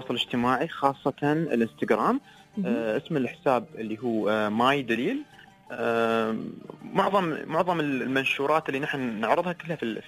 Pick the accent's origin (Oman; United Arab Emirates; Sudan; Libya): United Arab Emirates; الموروث الإماراتي، العادات والتقاليد اللي عندنا، الميلس، القهوة العربية، الأماكن الحلوة عندنا في الإمارات